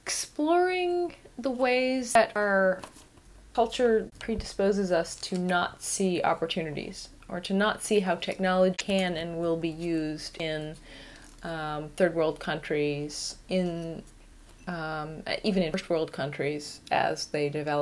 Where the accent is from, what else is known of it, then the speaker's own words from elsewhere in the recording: United Kingdom; Yes, as a British...